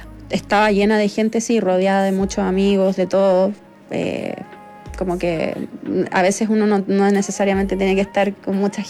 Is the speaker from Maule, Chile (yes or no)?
yes; Curicó, Maule, Chile; Porque yo me crié en el campo, soy del sur, de Curicó